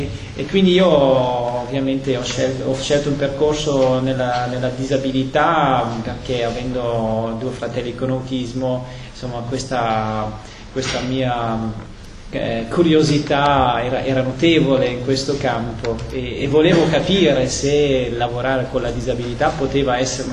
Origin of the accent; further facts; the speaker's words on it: Belgium; Sono belga di origine